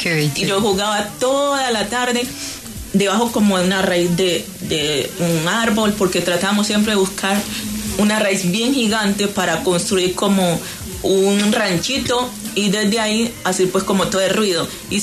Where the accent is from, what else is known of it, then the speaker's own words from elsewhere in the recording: Guiniguini, Chocó, Colombia; now in Medellín, Colombia; yo nací en Guiniguini, un corregimiento del Chocó en el San Juan. Realmente cuando me vine a Medellín